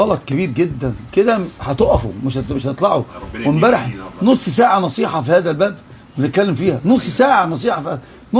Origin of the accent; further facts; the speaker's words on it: Upper Egypt, Egypt; لا انا صعيدي، وصعيدي دماغي مقفوله قفله اسود مما تتصور. انا صعيدي فاهم.